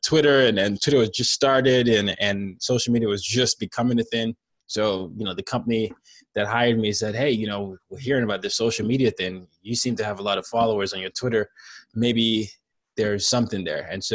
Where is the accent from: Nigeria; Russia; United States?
Nigeria; So I'm Nigerian, so some of you might recognize from my name, some of you might not, but I was born in Nigeria, and the first 9 years of my life was spent in and out of military dictatorship.